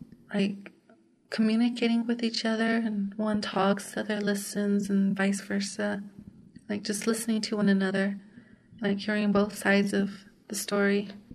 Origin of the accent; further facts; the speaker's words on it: Cochise Pueblo, New Mexico, United States; I'm from Cochise Pueblo, New Mexico.